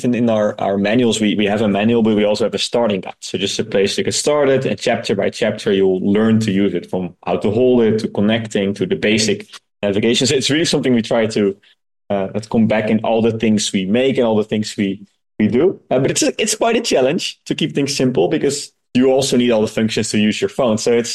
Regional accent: Netherlands; we're from the Netherlands, so it's a super small country.

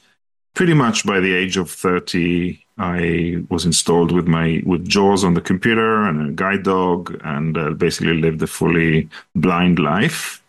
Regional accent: Israel; English is a second language; moved away as an adult; also born or lived in London / Singapore; now in Seattle, United States; I grew up in Israel. That's where I did my computer science. I moved to London. That's where I did an MBA in London Business School. I lived in the UK for 15 years, and then I lived in Singapore for about 3 years with my family

